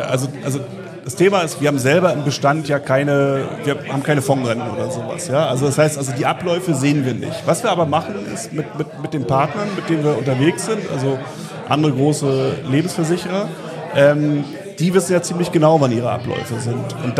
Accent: Mecklenburg-Vorpommern, Germany; ich komme aus Mecklenburg und mein Vater ist ein richtig sturer Mecklenburger

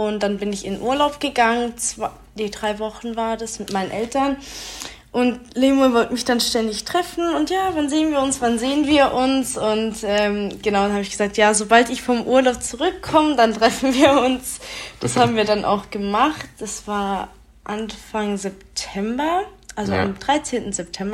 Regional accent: Germany; ich bin Italienerin, ich bin aber in Deutschland geboren und aufgewachsen. Meine Eltern sind Italiener

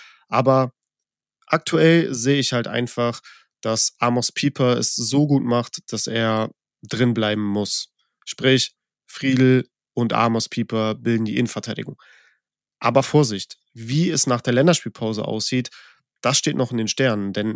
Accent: Cologne, North Rhine-Westphalia, Germany; born there; ich bin gebürtiger Kölner

